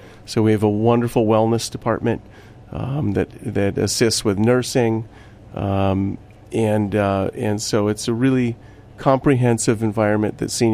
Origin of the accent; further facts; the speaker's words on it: Hawaii, United States; now in Massachusetts, United States; I am from Hawaii, and we moved out here a year and a half ago.